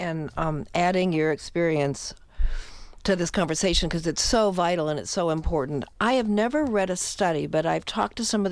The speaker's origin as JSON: {"language": "English", "region": "Midwest", "country": "United States", "said": "I don't know, I'm a Midwesterner maybe."}